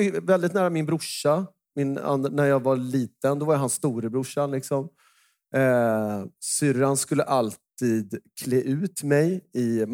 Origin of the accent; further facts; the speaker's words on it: Stockholm County, Sweden; Ja, men det är nog för att jag är uppvuxen ute i Stockholms skärgård.